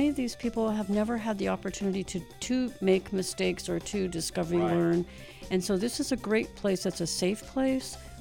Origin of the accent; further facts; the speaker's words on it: Colusa, California, United States; I am originally from a really small town in Northern California called Colusa, California. And it's a farming community, and it's about an hour northeast of Sacramento. So I grew up as the only